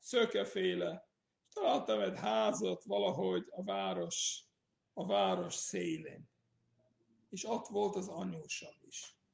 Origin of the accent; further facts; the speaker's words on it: Austria; Hungarian is a second language; moved away; Én, aki Ausztriából, osztrák voltam, Ausztriából jöttem, és tudtam jól beszélni németül.